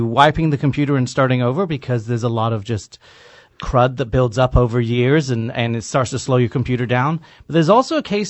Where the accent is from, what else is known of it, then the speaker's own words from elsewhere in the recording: England, United Kingdom; now in United States; Well, I'm originally from England, and so I didn't celebrate Thanksgiving growing up. I moved to the States.